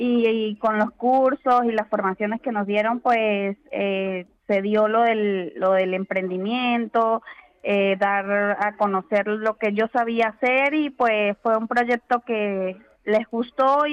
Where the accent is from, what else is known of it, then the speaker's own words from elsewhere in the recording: Venezuela; now in Spain; Bueno, yo soy de Venezuela y soy licenciada en enfermería en mi país